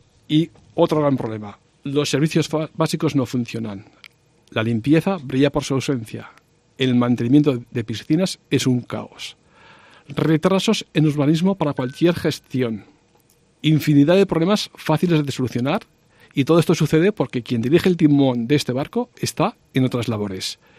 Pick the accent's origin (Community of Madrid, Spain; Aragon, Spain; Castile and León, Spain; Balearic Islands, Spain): Aragon, Spain; Sabiñánigo; primero porque soy de Sabiñánigo y veo como día tras día la población envejece